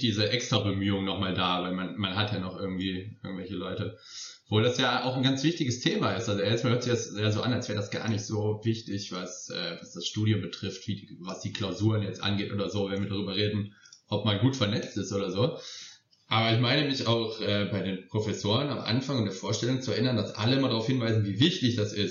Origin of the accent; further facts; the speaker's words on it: North Rhine-Westphalia, Germany; Also ich komme ja aus der Region.